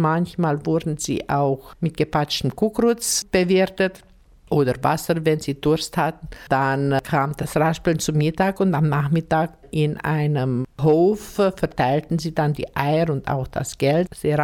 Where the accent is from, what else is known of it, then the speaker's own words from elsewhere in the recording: Bogarosch, Timiș County, Romania; Bei uns in Bogaros gab es weder das Eiertixen noch die Mädelspritze.